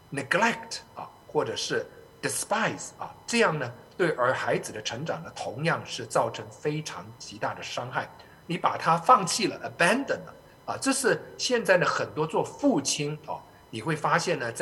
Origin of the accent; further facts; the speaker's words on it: China; 有时候我们中国人在养育儿女的事情上面呢，往往是流于极端的